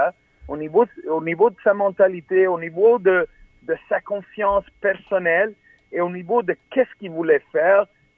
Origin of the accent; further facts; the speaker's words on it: Canada; Je suis canadien.